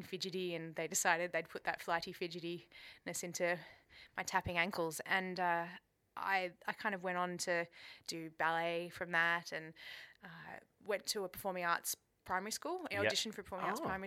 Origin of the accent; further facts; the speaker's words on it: Newcastle, New South Wales, Australia; I grew up in Newcastle, so I was born in a hospital that doesn't even exist anymore, the Royal Newcastle Hospital.